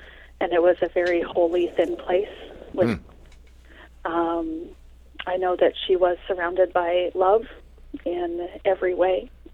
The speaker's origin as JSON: {"language": "English", "region": "British Columbia", "country": "Canada", "said": "And, of course, I'm Canadian, and, just blogging here in BC"}